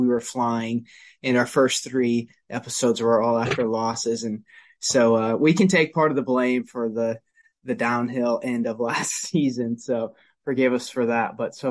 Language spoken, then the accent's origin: English; United States; I grew up in the States and obviously still live here, played footy my whole life, played in college